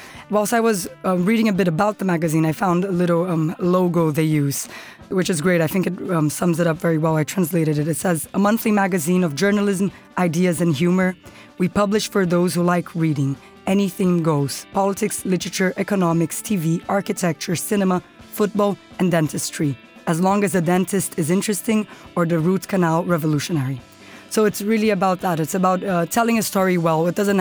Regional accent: Brazil; my home country, Brazil.

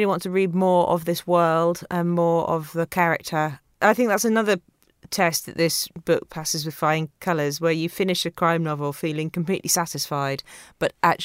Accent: Yorkshire and the Humber, United Kingdom; I grew up in Yorkshire.

